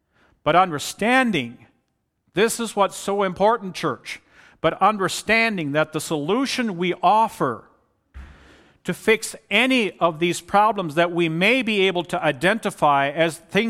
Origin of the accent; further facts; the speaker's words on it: the South, United States; The story of how I grew up in the South and had more black people as neighbors than white.